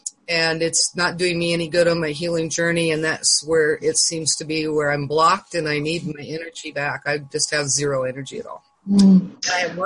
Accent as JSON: {"language": "English", "town": "Challis", "region": "Idaho", "country": "United States", "said": "I'm from Challis, Idaho, up in the Central Mountains, a million miles from anywhere."}